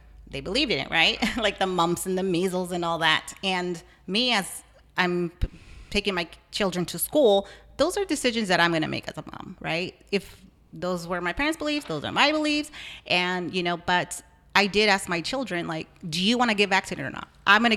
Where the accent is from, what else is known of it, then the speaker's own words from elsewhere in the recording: California, United States; I was born and raised in Tehama County.